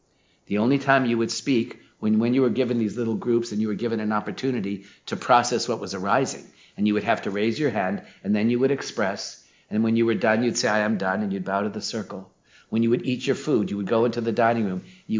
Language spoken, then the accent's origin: English; South Dakota, United States; And I put my home state of South Dakota.